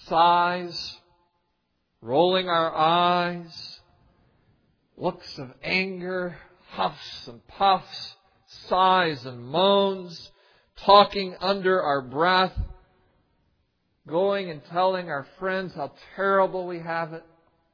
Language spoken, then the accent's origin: English; North Carolina, United States; I grew up in North Carolina, down south. And it was drilled into my mind as a child growing up in the South